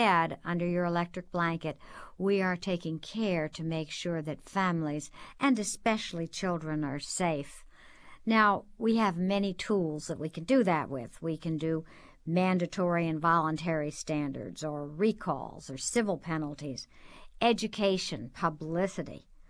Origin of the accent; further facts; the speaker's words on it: Washington, District of Columbia, United States; I was a Washingtonian. I grew up here in Washington, and after I went away to Smith College and then came back and graduated from George Washington my last year